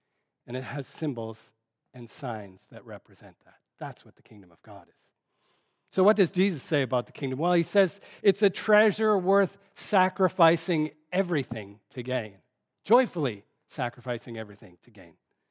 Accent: Canada; I don't know if it's just like me as a Canadian

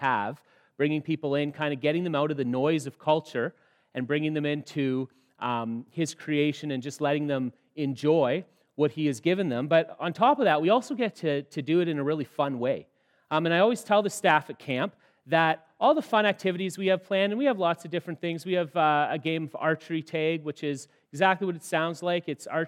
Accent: Sault Ste. Marie, Ontario, Canada; We're from Sault Ste. Marie, or I'm from Sault Ste. Marie. She's from North Bay. We live in Sault Ste. Marie.

